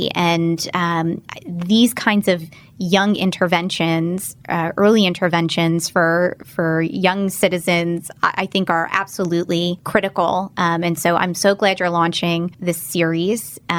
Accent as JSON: {"language": "English", "town": "Philadelphia", "region": "Pennsylvania", "country": "United States", "tie": "born or raised there", "said": "And growing up in the Philadelphia area, there's history all around you."}